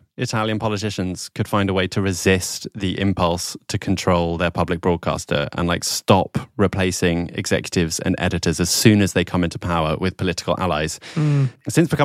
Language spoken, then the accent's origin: English; London, United Kingdom; I'd never felt more proud of being a Londoner or being British